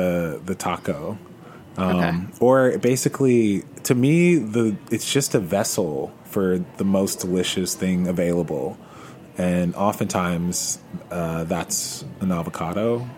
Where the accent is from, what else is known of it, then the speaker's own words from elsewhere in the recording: Georgia, United States; So I am from Georgia, and I went to the Republic of Georgia for the second time.